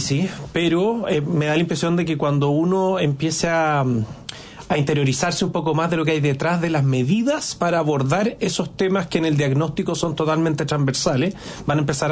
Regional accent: Chile; no vamos a pisar el palito como chilenos nuevamente

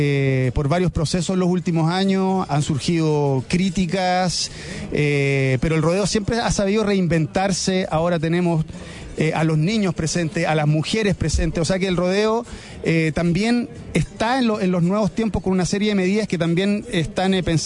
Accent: Osorno, Los Lagos, Chile; Por ejemplo, yo soy de Osorno en un 100%.

